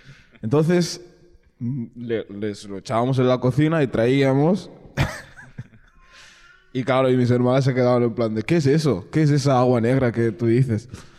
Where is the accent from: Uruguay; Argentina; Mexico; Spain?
Spain; Olot, Catalonia; first language Catalan; Spanish is a second language; now in Barcelona, Spain; Yo nací en Olot. Yo allí... A ver, yo puedo... Si hiciéramos una comparativa... Claro, yo cuando vine de Olot aquí a Barcelona, yo no sabía hablar castellano.